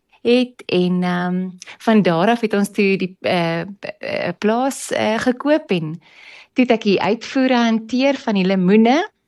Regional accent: Marble Hall, Limpopo, South Africa; now in Pretoria, South Africa; Ek en my man Stefan het vir 'n klomp jaar op Mabelhol geboer met sitrus. Ons het albei groot geword op Mabelhol ook

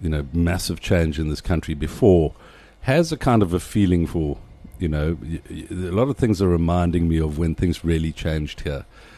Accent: South Africa; think of all those missed opportunities and then go as a South African, well, let's not miss those opportunities for the next 20 years.

